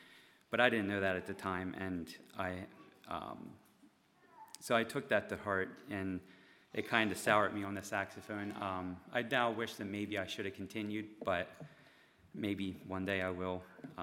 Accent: Coatesville, Pennsylvania, United States; So I was born and raised in the Coatesville area. I grew up there in the just outside Coatesville, Ersulden area, East Fallowfield.

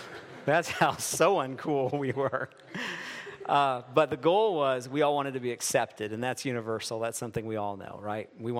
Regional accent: Maryland, United States; I grew up in the Western Maryland panhandle, not all that far from here. And I grew up in a kind of worldly evangelical church setting.

